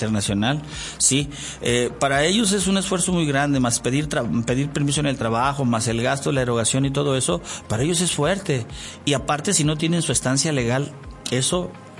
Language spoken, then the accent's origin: Spanish; Santiago Papasquiaro, Durango, Mexico; born there; estar en mi comunidad original, donde yo nací, en Santiago Papasquiaro, en la estancia